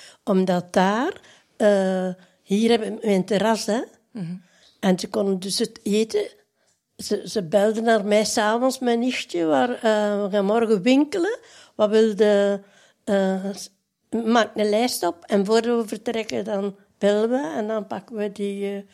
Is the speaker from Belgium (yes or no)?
yes; Grootvorst, Antwerp, Belgium; also born or lived in Ramsel; Nee, ik ben van de Kempen, van Grootvorst.